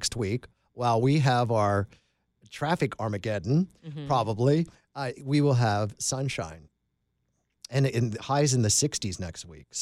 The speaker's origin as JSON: {"language": "English", "town": "York", "region": "Pennsylvania", "country": "United States", "tie": "born or raised there", "said": "But growing up in York, Pennsylvania, it would always be one of those things where they would predict it and it was the end of the world, and then we'd get 4 or 5 inches."}